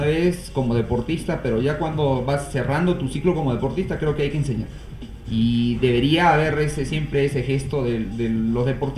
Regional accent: Arequipa, Peru; porque también soy de Arequipa

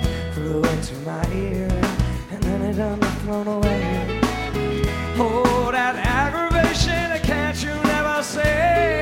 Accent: Rockville, Maryland, United States; we're from Rockville, Maryland, and we thank you for letting us into your town tonight.

